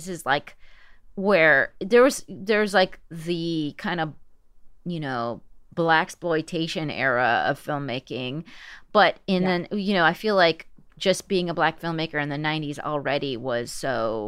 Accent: West Coast, United States; I also thought maybe I didn't totally get it because I'm from the West Coast.

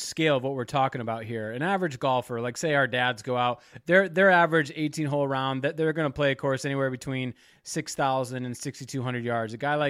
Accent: Michigan, United States; this is really the first year I've really dug into the legalized gambling in my home state of Michigan

